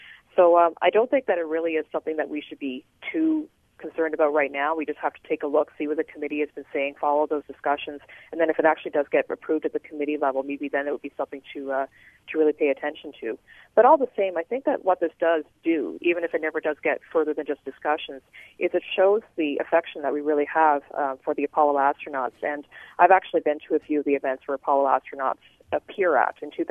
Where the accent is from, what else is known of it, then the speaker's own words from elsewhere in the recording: Canada; as a Canadian, I have to be careful here because, of course, I'm not American